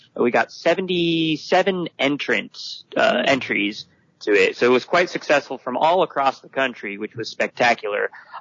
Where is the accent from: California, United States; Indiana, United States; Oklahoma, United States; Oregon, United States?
Oregon, United States; Portland; I grew up Catholic in Portland, Oregon, part of the country that, you know, I noticed often really struggled to understand the tenets of Catholicism.